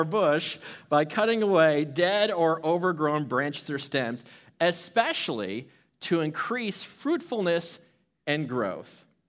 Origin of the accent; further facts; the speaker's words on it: Chicago, Illinois, United States; I grew up in Chicago, and in Chicago, they say they have two seasons.